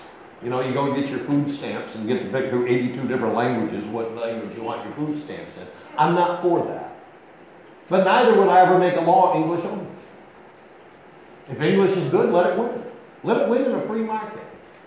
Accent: United States; just because I'm an American, my country right or wrong

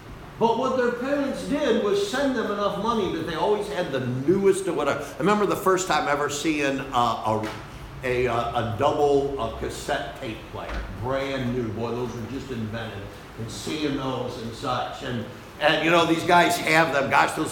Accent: New York, United States; accent: Cattaraugus County accent; So they all thought I was from the South. I said, no, I'm from Cattaraugus County.

